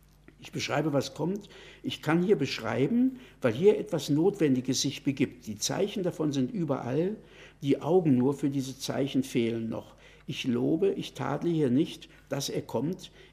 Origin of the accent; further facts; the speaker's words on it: Germany; Also ich kann als Deutscher hier nicht sagen, ich würde fast sagen.